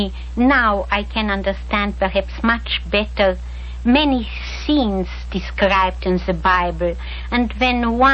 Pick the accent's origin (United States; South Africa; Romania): Romania; moved away; Together with … we came to the free world, to the West. We came from Romania, a beautiful country, with snow, with sunshine, with mountains, with rivers.